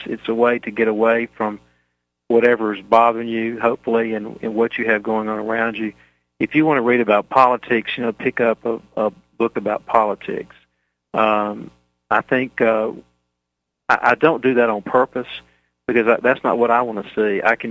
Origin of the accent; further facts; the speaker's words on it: Mississippi, United States; The I grew up in Mississippi Delta, so any references to areas down that around the Delta are easy for me.